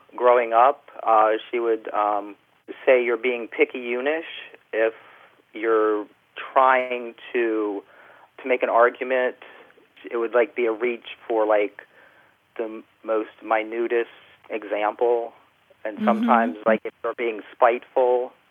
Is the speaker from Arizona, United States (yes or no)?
no; Maryland, United States; Because like I said, I mean, I grew up in Southern Maryland.